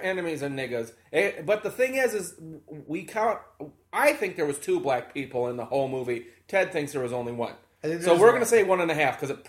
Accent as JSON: {"language": "English", "town": "Washington", "region": "District of Columbia", "country": "United States", "tie": "born or raised there", "also_born_or_lived": "Kansas City", "said": "I was born in Kansas City, but grew up in the District of Columbia."}